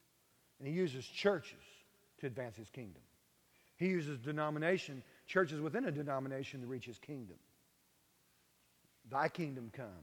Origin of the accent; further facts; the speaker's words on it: Bible Belt, United States; I came from the Bible Belt, and in the Bible Belt, this is the way most churches grow or decline.